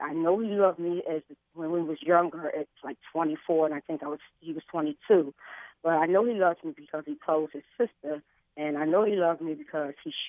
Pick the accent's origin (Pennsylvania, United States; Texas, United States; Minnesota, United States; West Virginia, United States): Pennsylvania, United States; Philadelphia; I'm from Philadelphia.